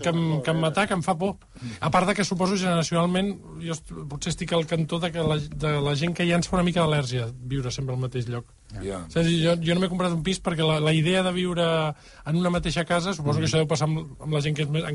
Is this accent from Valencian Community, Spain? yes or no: no; Barcelona, Catalonia, Spain; jo sóc més barceloní que Santa Eulàlia